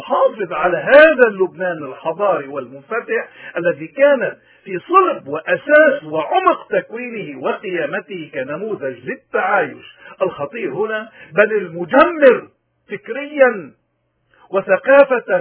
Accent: Lebanon; علينا كلبنانيين شرفاء وسياديين

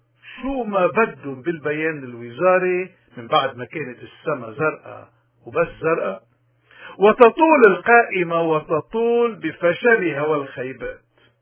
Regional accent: Lebanon; وعدم احترام علمنا ومعرفتنا كلبنانيين

